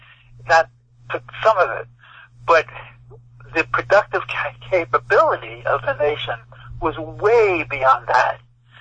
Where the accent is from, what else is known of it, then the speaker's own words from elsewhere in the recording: the North, United States; I learned that although I grew up in the North, I was the one who lived in a segregated society, not her.